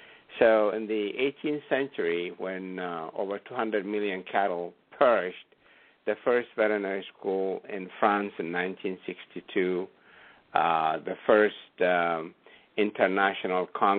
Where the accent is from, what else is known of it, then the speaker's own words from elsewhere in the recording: Ethiopia; while I was growing up in Ethiopia, we had a special commemoration of this particular event.